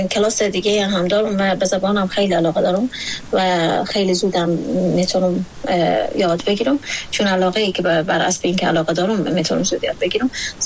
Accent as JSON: {"language": "Persian", "country": "Afghanistan", "said": "همه ما افغانستانی ها در شرایطی بزرگ شدیم که فقر اقتصادی داریم"}